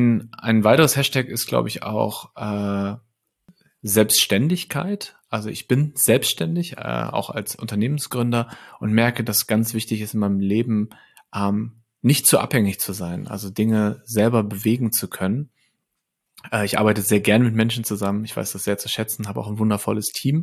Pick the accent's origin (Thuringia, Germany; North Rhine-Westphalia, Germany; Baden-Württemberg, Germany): North Rhine-Westphalia, Germany; Lippstadt; moved away as an adult; also born or lived in Paderborn / Bielefeld; Ich komme aus Lippstadt, das ist eine mittelgroße Stadt in Westfalen. Habe da, bis ich 20 war, ungefähr gewohnt und dann bin ich kurz nach Paderborn, dann für ein paar Jahre nach Bielefeld und jetzt seit 11 Jahren bin ich in Berlin.